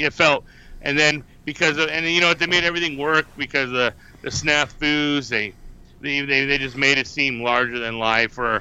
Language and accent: English; Texas, United States; And I'm from Texas, so for me to put thinking the Mexican food in Tennessee was top notch says a lot.